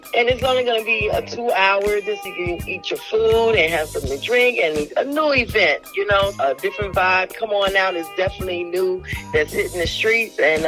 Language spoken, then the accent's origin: English; Chicago, Illinois, United States; now in Atlanta, United States; I'm originally from Chicago, and I am representing Atlanta, Georgia, where I reside at now.